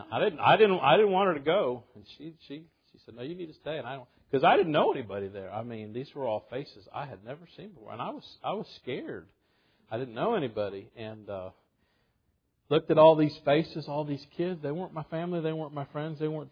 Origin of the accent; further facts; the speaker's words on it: Virginia, United States; And where I grew up in Virginia, that I missed the cutoff date for starting kindergarten in the fall